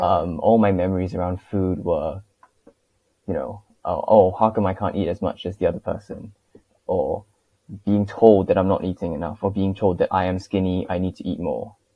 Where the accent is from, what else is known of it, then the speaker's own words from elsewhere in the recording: Singapore; moved away as an adult; also born or lived in United Kingdom; I was born and raised in Singapore from, you know, 0 to like 20, was I 20, I think, when I went to the UK for the first time. And then I was there from the age of 20 to 24.